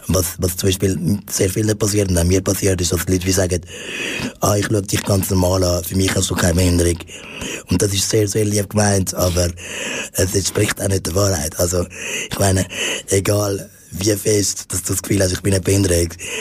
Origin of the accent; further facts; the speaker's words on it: Zurich, Switzerland; ich bin bei der Familie von meiner Mutter aufgewachsen, da in Zürich. Sie ist Spanierin, mein Vater ist Dominikaner.